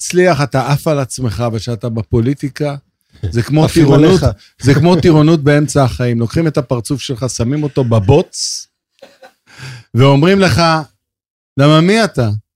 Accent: Karmiel, Northern District, Israel; בקרמיאל, ואמא שלי הייתה מחנכת, ואני הייתי בבית קטן בערבה בקרמיאל. כן, אז אני גדלתי בקרמיאל.

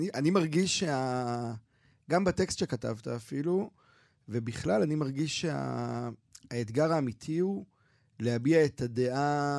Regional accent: Krayot, Haifa District, Israel; הייתי נוסע, גדלתי בקריות, הייתי נוסע ברכבת

